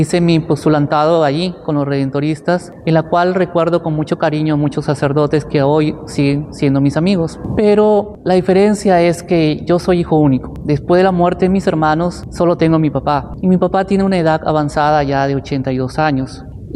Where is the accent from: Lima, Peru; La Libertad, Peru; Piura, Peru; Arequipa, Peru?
Piura, Peru; Sullana; Yo soy natural de Sullana, Piura. He vivido ahí parte de mi vida de la juventud.